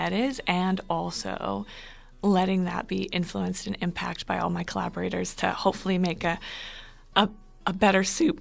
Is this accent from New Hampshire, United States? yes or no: yes; New Hampshire, United States; also born or lived in Arizona; now in Pittsburgh, United States; I grew up in New Hampshire, then I moved out to Arizona for a while, which is where part of this play is set, and then I just came to Pittsburgh in the last couple years